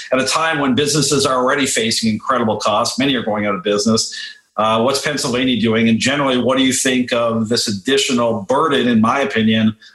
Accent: Canada; but does this get any play up in my home country where you are?

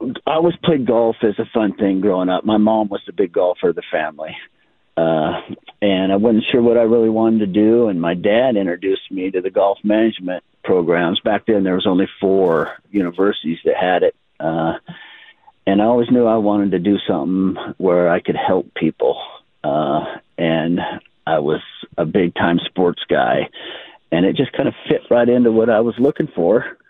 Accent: Oak Ridge, Oregon, United States; Yeah, well, I'm an Oregonian. I grew up in Oak Ridge, Oregon, just outside of Eugene there.

